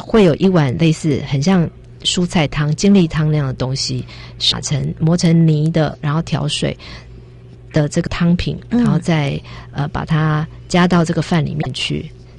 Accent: Taiwan; 也就是我们台湾人来说的话比较适口的一个味道

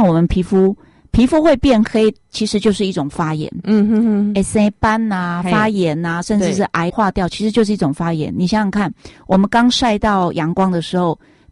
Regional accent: Taiwan; 我们台湾人，好，包括我们亚洲人，我们就属于黄种人嘛。

